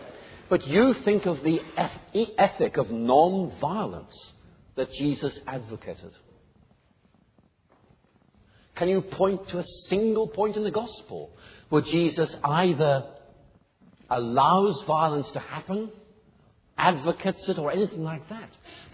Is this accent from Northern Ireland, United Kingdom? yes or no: yes; Northern Ireland, United Kingdom; growing up in Northern Ireland, that was a major element in my thinking.